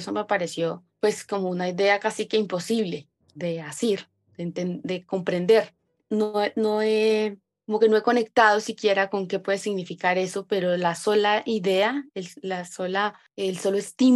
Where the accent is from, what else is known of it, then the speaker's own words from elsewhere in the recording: Sogamoso, Boyacá, Colombia; born there; now in Bogotá, Colombia; Nací en Sogamoso, vivo en Bogotá hace 20 años.